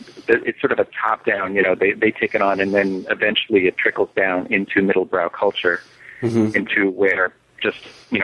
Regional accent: New York City, New York, United States; now in Miami, United States; I live in Miami most of the year, but I spend summers in New York City. And I grew up in New York

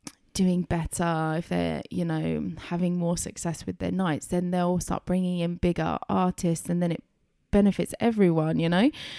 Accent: Chelmsford, East of England, United Kingdom; growing up in Chelmsford, there wasn't like much for me to go and experience

